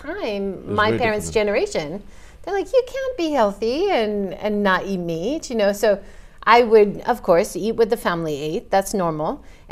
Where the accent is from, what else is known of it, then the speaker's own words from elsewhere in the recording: Hawaii, United States; it comes from growing up in Hawaii, because I grew up appreciating nature, appreciating where I was, knowing that I was in a really special place